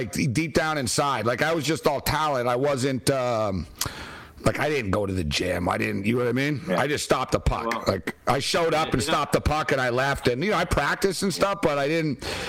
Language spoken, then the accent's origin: English; East Coast, United States; And plus, I grew up on East Coast, so I got Red Sox games on the old school UHF.